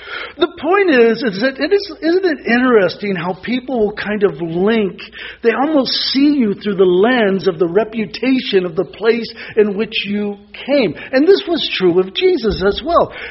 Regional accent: Norwalk, California, United States; what was it like growing up in Norwalk?

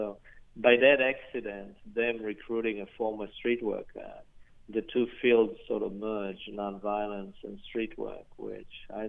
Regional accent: Israel; moved away as an adult; now in United States; So I think growing up in Israel has been actually a beautiful blessing in both a victim and a perpetrator

